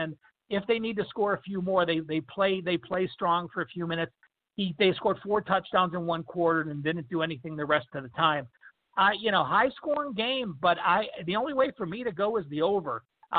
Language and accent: English; Cleveland, Ohio, United States; since I'm from Cleveland and you're from Cleveland.